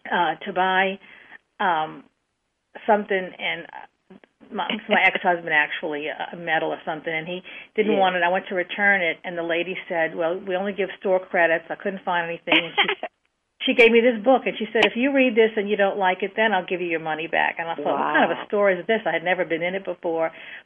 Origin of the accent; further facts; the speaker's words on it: New Orleans, Louisiana, United States; now in Mandeville, United States; I'm born and raised in New Orleans. I live in a town called Mandeville on the North Shore. We have a Lake Pontchartrain that divides New Orleans and Mandeville. And I moved over here over 35 years ago, and I love it.